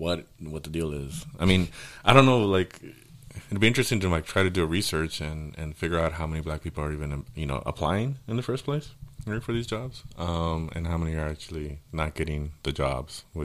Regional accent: Inglewood, California, United States; I grew up in Inglewood, and it turned into, like, you know, from being all white to being all black to, you know, the west side of Inglewood being Latino and the east side being, you know, black.

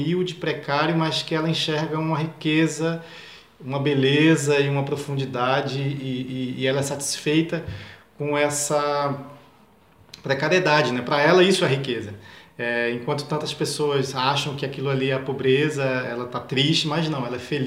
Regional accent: Pernambuco, Brazil; now in Rio de Janeiro, Brazil; quis sair da minha terra, do interior de Pernambuco, para morar no Rio de Janeiro

